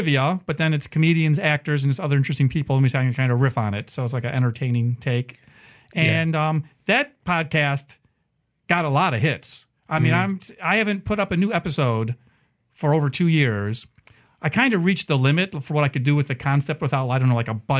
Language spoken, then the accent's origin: English; Louisville, Kentucky, United States; Well, so I'm originally from Louisville.